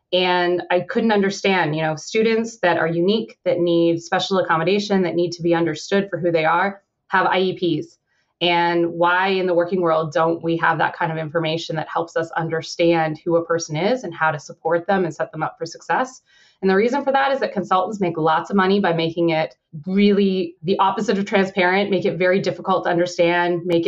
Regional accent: Canada; I'm Canadian. I'm a mom of two, an 11 and 6-year-olds that are crazy full of energy.

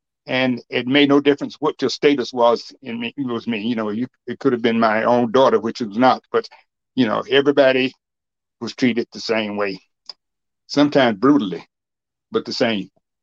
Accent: Alabama, United States; Yes, I am from Alabama, as you may know, and that's the South.

